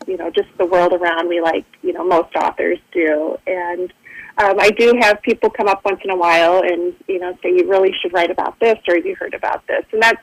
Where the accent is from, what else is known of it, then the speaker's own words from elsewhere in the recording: Mason City, Iowa, United States; now in Dubuque, United States; I grew up in Mason City, and I think I was known there as